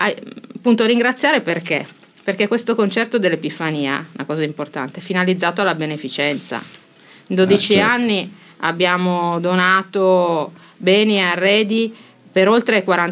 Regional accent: Sicily, Italy; now in Saronno, Italy; fra noi, cioè che appunto siamo siciliani, qui Saronno ci ha dato e noi restituiamo.

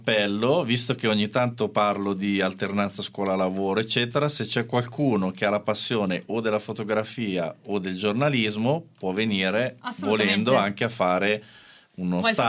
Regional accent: Cislago, Lombardy, Italy; è arrivato anche al mio paese, che è Cislago

